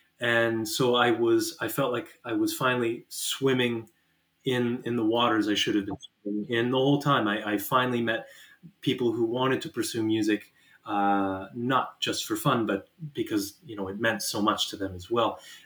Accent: Niagara Falls, Ontario, Canada; So I am a Niagara local originally. I grew up in Niagara Falls

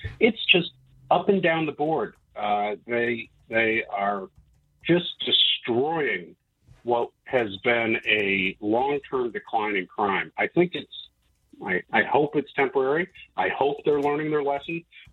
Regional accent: Grosse Ile, Michigan, United States; I've done more than my share of stupid things when I grew up in Grosse Ile, right?

